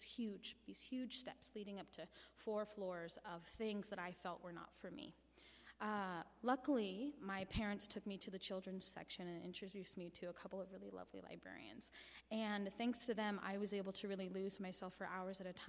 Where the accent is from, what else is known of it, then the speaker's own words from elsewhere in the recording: Anchorage, Alaska, United States; When I was younger, growing up in Anchorage, I grew up very poor, and my family and my parents would take me to the library every weekend.